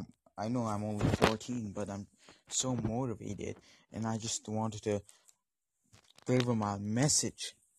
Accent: Armenia; English is a second language; I'm from Armenia. So excuse my English because I don't speak very well.

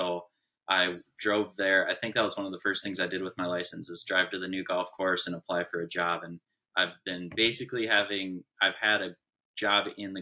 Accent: Minnesota, United States; I grew up in Minnesota, but in a small town in southern Minnesota. So after college, moved up to the cities.

